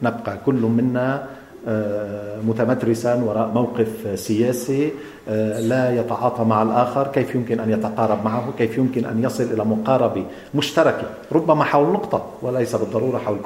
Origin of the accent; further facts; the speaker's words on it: Lebanon; ثم قضايا نحن نتحمل مسؤوليتها كلبنانيين